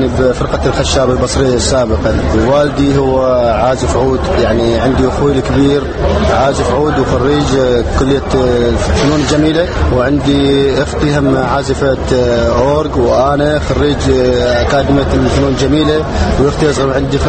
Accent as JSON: {"language": "Arabic", "town": "Basra", "region": "Basra Governorate", "country": "Iraq", "said": "نتيجة الظروف اللي صارت يعني اللي صارت عندنا بالبصرة، الظروف الأمنية هي اللي خلتنا مثلا ما نقدر نشتغل"}